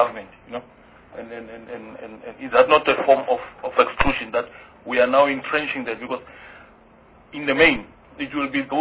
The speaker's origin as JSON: {"language": "English", "town": "Mamelodi", "region": "Gauteng", "country": "South Africa", "said": "I mean, I'm from Mamelodi, you know?"}